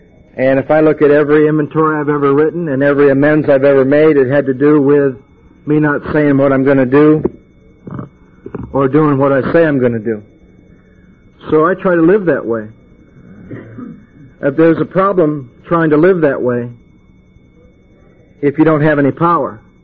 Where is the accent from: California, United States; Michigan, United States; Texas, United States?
California, United States; Santa Monica; I'm from Santa Monica.